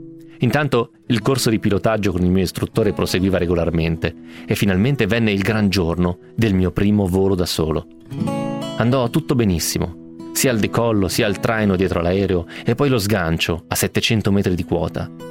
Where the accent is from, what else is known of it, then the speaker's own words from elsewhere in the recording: Novara, Piedmont, Italy; Io sono un uomo di, diciamo, di mare della pianura, di la verità, perché sono di Novara.